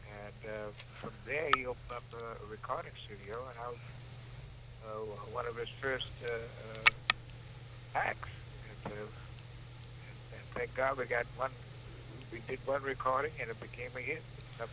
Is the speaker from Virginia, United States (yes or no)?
yes; Norfolk, Virginia, United States; Well, I grew up in Norfolk, Virginia.